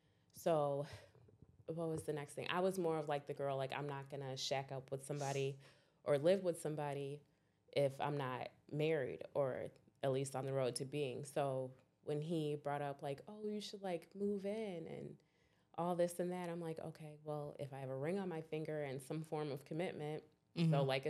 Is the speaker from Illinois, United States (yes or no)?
yes; Schaumburg, Illinois, United States; I was born in Maywood, but I think that was just because that's where my mom was at the time. But otherwise, nope. Just I've always been next to Schaumburg.